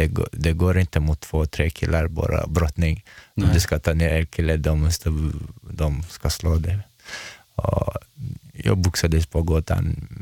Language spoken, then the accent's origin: Swedish; Chechnya, Russia; Swedish is a second language; now in Sweden; Ja, jag är från Tjetjenien.